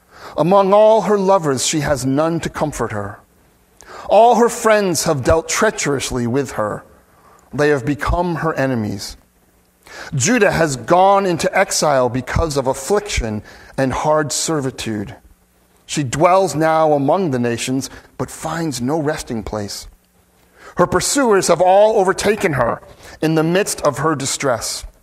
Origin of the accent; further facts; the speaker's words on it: United States; And I do wonder about that for us as American Christians.